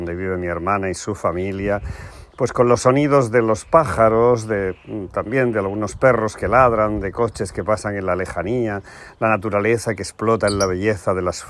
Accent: Porcuna, Andalusia, Spain; born there; aunque tengo que recordar siempre que mi pueblo de nacimiento es Porcuna, al que quiero muchísimo

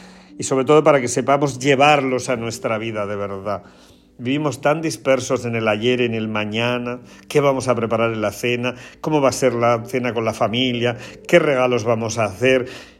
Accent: Porcuna, Andalusia, Spain; En mi pueblo de Porcuna también.

